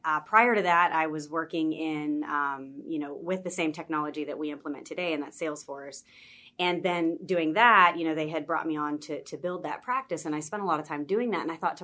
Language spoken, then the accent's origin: English; Wheeling, West Virginia, United States; I'm actually from West Virginia. I'm from Wheeling.